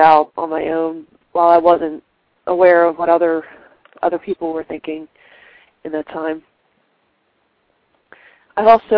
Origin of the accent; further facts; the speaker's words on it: Philadelphia, Pennsylvania, United States; I'm from Philadelphia.